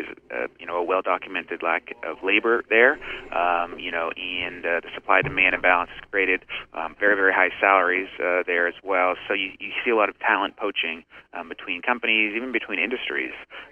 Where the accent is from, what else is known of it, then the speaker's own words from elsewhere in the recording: Maine, United States; You know, I'm from Maine originally, so the joke is, you know, I'm already used to the weather.